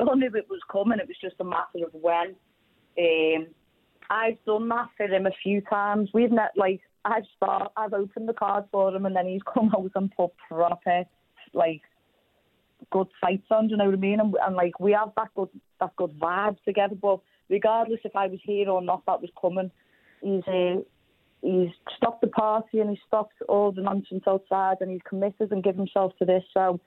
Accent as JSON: {"language": "English", "town": "Liverpool", "region": "North West England", "country": "United Kingdom", "said": "trying to be like poor Liverpool, poor us, but we've just learned to get on with it."}